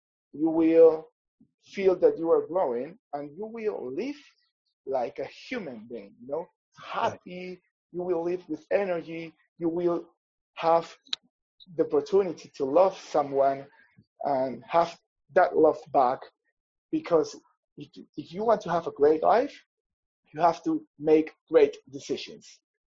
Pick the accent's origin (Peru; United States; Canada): Peru; So you can find me like … you know, I'm from Peru.